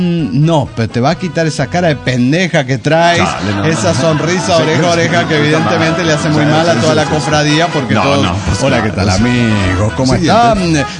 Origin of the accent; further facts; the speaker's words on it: Arica, Arica y Parinacota, Chile; de Arica, Chile.